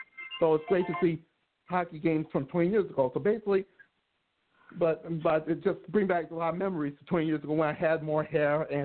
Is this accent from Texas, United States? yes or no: no; Chicago, Illinois, United States; born there; because I was born in Chicago